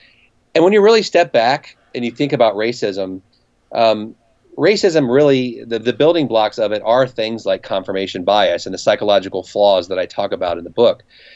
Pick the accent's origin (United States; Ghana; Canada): United States; Cincinnati, Ohio; I'm from Cincinnati, and so the next year I got a job at the University of Cincinnati Law School